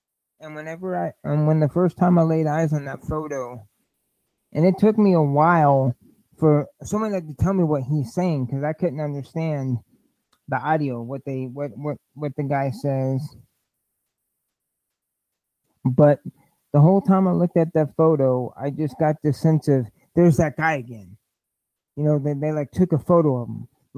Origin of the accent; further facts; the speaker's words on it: Lafayette, Indiana, United States; because this is my hometown, Lafayette, and you throw a boomerang, it would hit Delphi and come back.